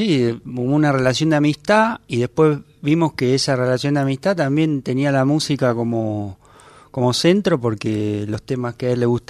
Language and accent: Spanish; Zárate, Buenos Aires Province, Argentina; Sí, los dos venimos de Zárate